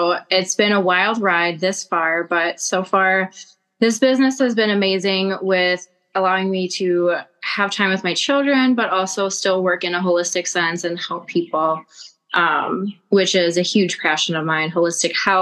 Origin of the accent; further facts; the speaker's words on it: Milwaukee, Wisconsin, United States; Yeah, so I was born and raised for the most part in Milwaukee or surrounding counties, but I was homeschooled for a majority of my life with my two sisters